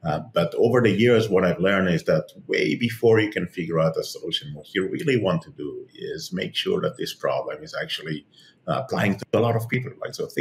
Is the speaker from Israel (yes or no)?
yes; Tel Aviv, Tel Aviv District, Israel; I was born in Tel Aviv, and I was born and raised here in Israel, and ended up to be, as a teenager, a troublemaker, pretty smart one, but a troublemaker.